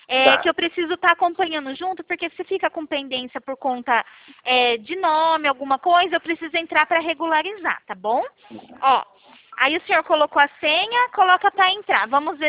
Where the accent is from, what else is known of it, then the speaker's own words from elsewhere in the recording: Araras, São Paulo, Brazil; Eu sou aqui de Araras.